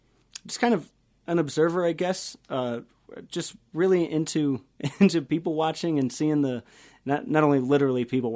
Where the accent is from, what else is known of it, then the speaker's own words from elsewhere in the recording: Cheyenne, Wyoming, United States; like I said, I grew up in Cheyenne, Wyoming, so we started playing little, you know, kind of like little the town square concert series, kind of stuff like that, little bars.